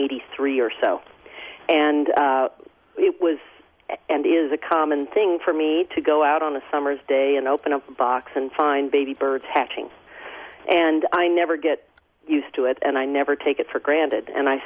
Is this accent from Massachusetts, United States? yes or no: no; Richmond, Virginia, United States; Yes, and when I grew up in Richmond, Virginia, lived next door to a lady who had 17 free-roaming cats.